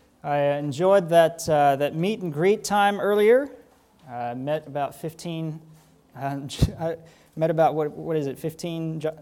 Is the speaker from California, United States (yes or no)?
yes; San Diego, California, United States; accent: Southern; also born or lived in Valdosta, Georgia; I should also note that although I mostly grew up in San Diego, I was born in South Georgia, Valdosta. The last municipality before you get to the Florida state line.